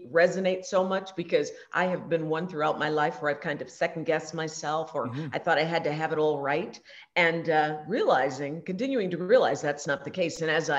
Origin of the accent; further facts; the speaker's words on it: Minneapolis, Minnesota, United States; now in Houston, United States; Yes, so I hail from North Minneapolis, but I do consider myself a Houstonian now. I've been here a good long time.